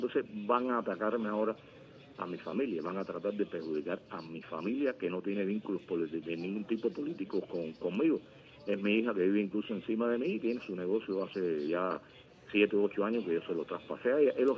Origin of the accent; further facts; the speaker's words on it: Cuba; Yo nací en Cuba, viví en Cuba, llevaba 50 años